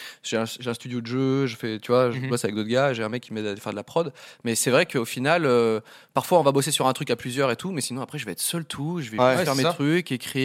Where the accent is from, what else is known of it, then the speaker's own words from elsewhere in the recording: Romania; French is a second language; Je parle pas français peut-être, n'hésite pas à me corriger, moi je suis roumain.